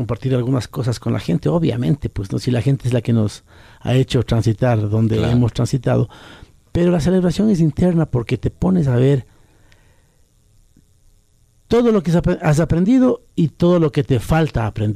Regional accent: Ecuador; also born or lived in United States; Yo realmente no nací en Ecuador. ¿Ah, sí? Yo nací en los Estados Unidos.

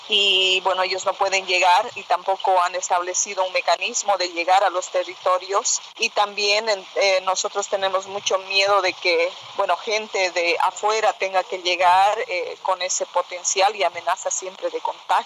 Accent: San José de Uchupiamonas, La Paz, Bolivia; en mi comunidad, por ejemplo, en mi pueblo San José de Uchipianmonas.

